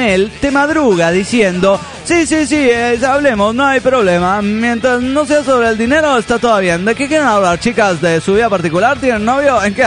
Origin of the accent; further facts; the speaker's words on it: Panama; de Panamá.